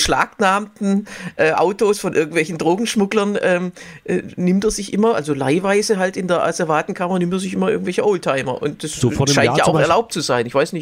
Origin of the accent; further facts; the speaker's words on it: Germany; der Wiener Dialekt ist natürlich für als Deutscher am meisten zu verstehen, weil es eigentlich was Großstädtisches ist.